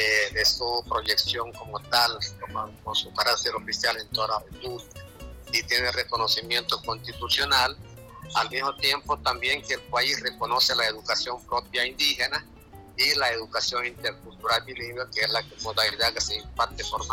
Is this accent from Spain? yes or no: no; Venezuela; debemos partir de nuestros idiomas originarios como venezolanos